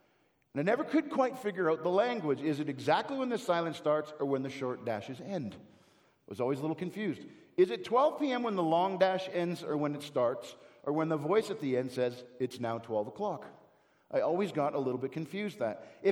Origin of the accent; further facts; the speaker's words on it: Canada; So when I was growing up in Canada, you would hear this thing all the time.